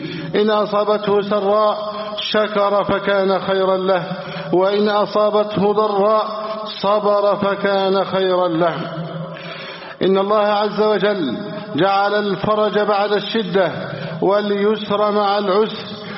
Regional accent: Egypt; اللهم احفظ بلدنا مصر أمنا أمانا سخاء رخاء

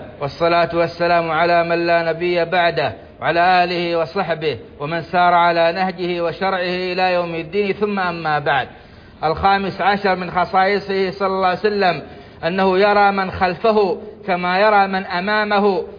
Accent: Saudi Arabia; اللهم أدم على بلادنا السعودية أمنها وإيمانها والخيرات في بلادها

